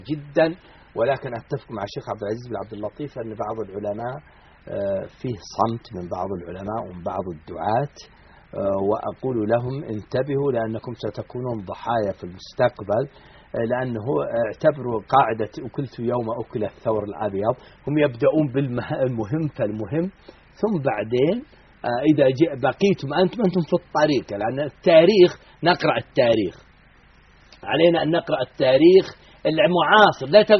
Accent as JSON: {"language": "Arabic", "country": "Saudi Arabia", "said": "أنا شخصيا مبسوط في بلدي المملكة العربية السعودية."}